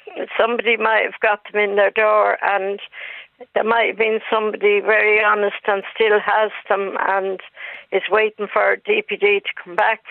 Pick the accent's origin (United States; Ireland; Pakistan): Ireland; Dublin, Leinster; I'm from Dublin.